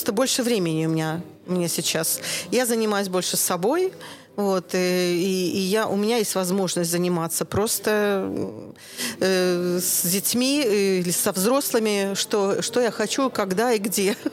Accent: Narva, Ida-Viru County, Estonia; Очень приятно быть в родном городе, потому что это для меня всегда, я как бы возвращаюсь в детство, в свою юность, здесь началась моя дорога в джаз.

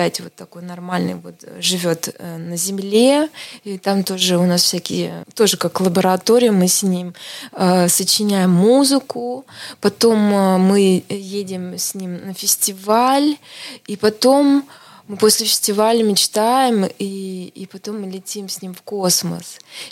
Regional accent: Estonia; first language Estonian; Russian is a second language; Да, это мой родной язык.

